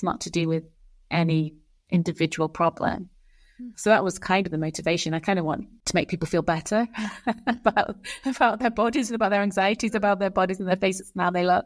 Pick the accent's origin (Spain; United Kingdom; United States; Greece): United Kingdom; England; now in Edinburgh, United Kingdom; I'm originally from England, but I'm based in Scotland in the University of Edinburgh.